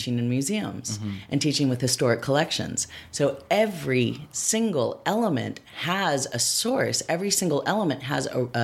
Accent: San Diego, California, United States; also born or lived in National City / Tijuana, Mexico; now in Los Angeles, United States; So I was born in National City, grew up on both sides of the border in Tijuana mm-hmm. and San Diego, moved 13 times before I ended in Los Angeles in 1987.

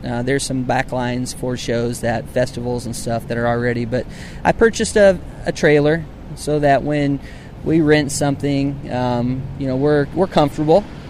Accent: Huntington, Indiana, United States; also born or lived in Fort Wayne; I'm from Fort Wayne, Indiana, Huntington, Indiana, matter of fact, and being in the Midwest, you know, that style of music just fits me

